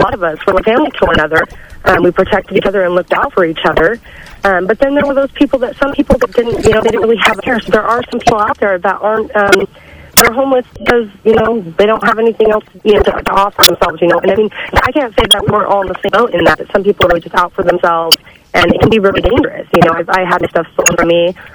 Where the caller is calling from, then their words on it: Chico, California, United States; I'm calling from Chico.